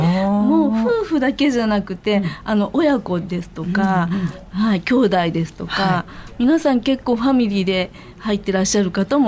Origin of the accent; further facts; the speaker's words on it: Seto, Aichi, Japan; 私瀬戸で育っておりますので、うん、南山中学校の時から、はい、ずっと。